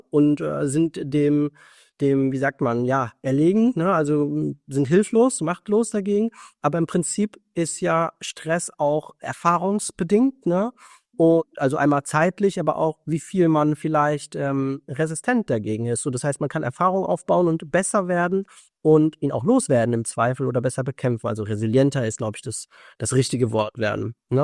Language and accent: German; Hofheim, Hesse, Germany; Ich komme ja hier aus Hofheim bzw. Frankfurt, du in Wiesbaden.